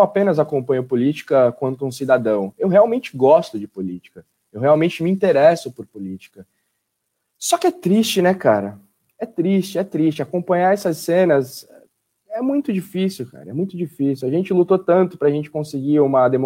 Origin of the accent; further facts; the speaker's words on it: Brazil; Como brasileiro, de verdade, estou aqui aguardando.